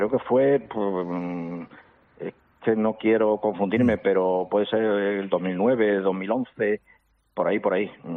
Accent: Almendralejo, Extremadura, Spain; la primera presentación va a ser aquí en mi pueblo, en Almendralejo.

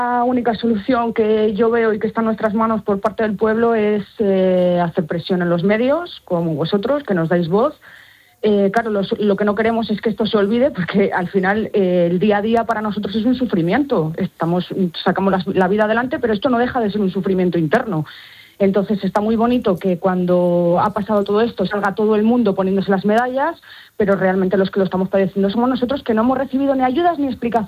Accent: Castile and León, Spain; yo te puedo hablar de mi pueblo, que es lo que se quemó

